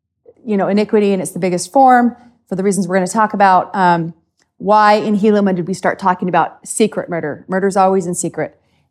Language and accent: English; Salem, Utah, United States; My husband and I come from Salem, Utah.